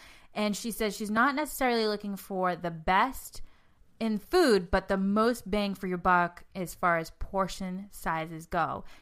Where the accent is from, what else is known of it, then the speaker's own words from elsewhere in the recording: Boston, Massachusetts, United States; accent: Boston; Gosh, my Boston accent comes out really.